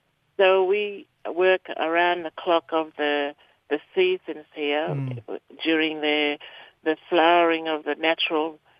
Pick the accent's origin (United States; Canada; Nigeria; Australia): Australia; Broome, Western Australia; from Broome, Western Australia.